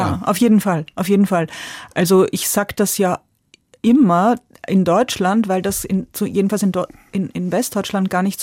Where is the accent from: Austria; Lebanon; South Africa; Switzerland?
Austria; aber rund um da, wo ich groß geworden bin, waren Ungarn, Jugoslawien, die Tschechoslowakei.